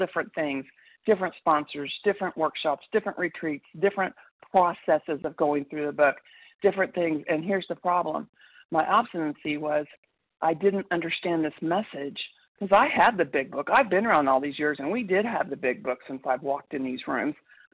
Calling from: Tulsa, Oklahoma, United States; from Tulsa, Oklahoma

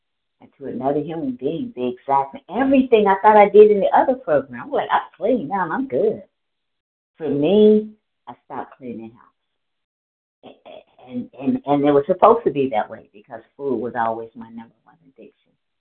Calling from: Georgia, United States; No, I'm calling from Georgia now. Yes, I've been in Georgia.

